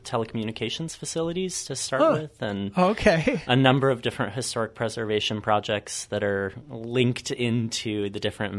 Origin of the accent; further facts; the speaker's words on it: Vancouver, Washington, United States; now in Portland, United States; I grew up in Vancouver, Washington, so Northwest local.